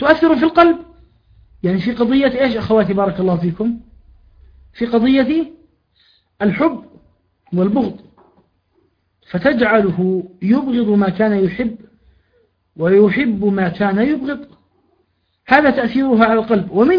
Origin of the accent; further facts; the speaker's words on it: Jordan; لأحد الإخوة عندنا في الأردن راجعتها له